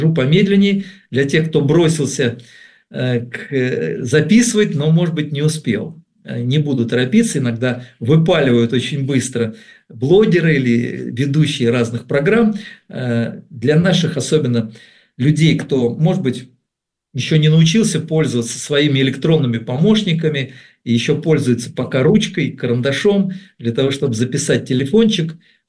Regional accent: Moscow, Russia; допустим, я москвич, вот такой коренной

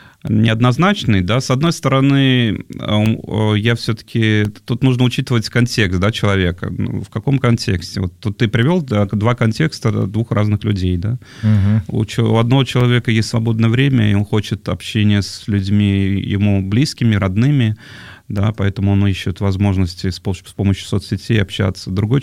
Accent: Tashkent, Uzbekistan; мы просто все вдвоем, Женя и я, мы из Узбекистана.

